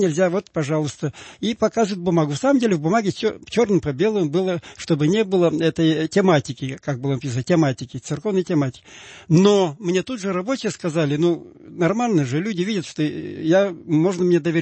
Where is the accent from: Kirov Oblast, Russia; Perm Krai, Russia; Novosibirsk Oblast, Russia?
Kirov Oblast, Russia; Kirov; у меня на родине в Вятке